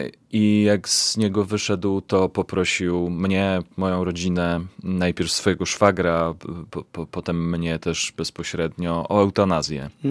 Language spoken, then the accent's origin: Polish; Kielce, Świętokrzyskie Voivodeship, Poland; pojechałem do Kielc, do mojego rodzinnego miasta, opiekować się nim